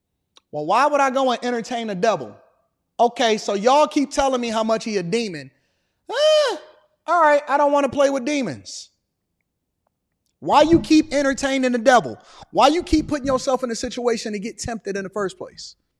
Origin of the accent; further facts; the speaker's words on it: Detroit, Michigan, United States; I grew up in Detroit. The goal was to not be in the streets